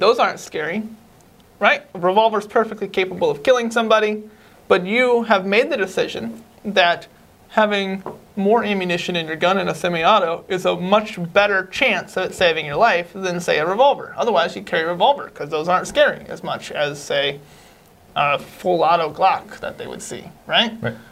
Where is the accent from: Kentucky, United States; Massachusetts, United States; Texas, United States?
Texas, United States; I'm from Texas, so it's a great place, wonderful place.